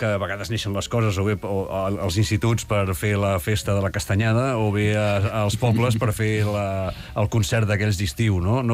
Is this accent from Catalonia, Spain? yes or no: yes; Barcelona, Catalonia, Spain; jo ho soc de Barceloní